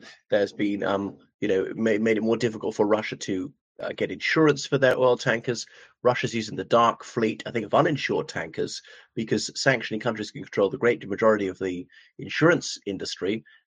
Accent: Ireland; everybody … from Ireland

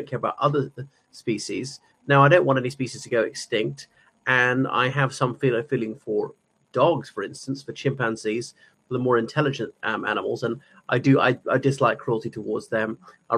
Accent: Ireland; from Ireland. Thank you for coming to my channel.

